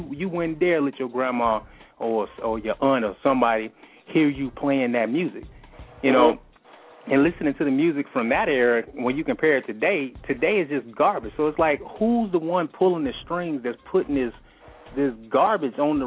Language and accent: English; Atlanta, Georgia, United States; When we were younger, and I grew up in Atlanta, you know, Atlanta Public Schools, we knew who we were.